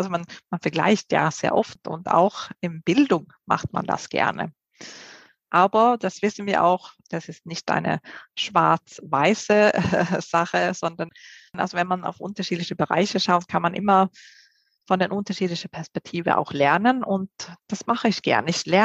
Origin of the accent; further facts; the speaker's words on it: Sweden; German is a second language; now in Germany; Aber für mich als Schwedin war es vielleicht nicht so die ganz große Herausforderung